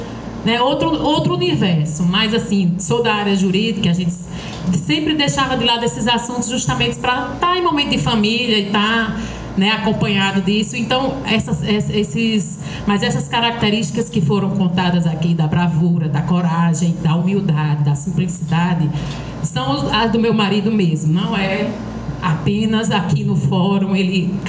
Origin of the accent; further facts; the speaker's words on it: Paraíba, Brazil; eu sou paraibana e sempre vamos lá.